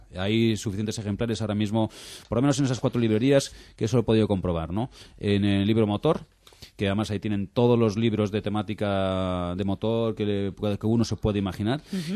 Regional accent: Spain; soy español, vengo a ver a mis antepasados muertos hace 400 años.

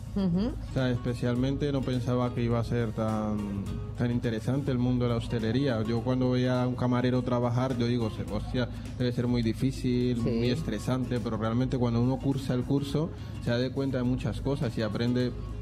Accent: Colombia; now in Spain; Yo de Colombia.

